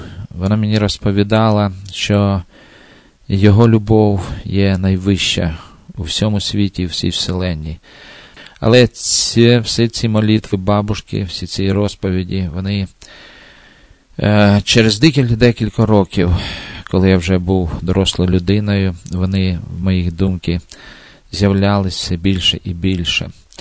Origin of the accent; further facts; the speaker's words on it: Luhansk Oblast, Ukraine; also born or lived in Artemivsk; Я народився в місті Артемовське в Донецькій області на Донбасі. Сім'я переїхала в Луганську область, під Луганськ.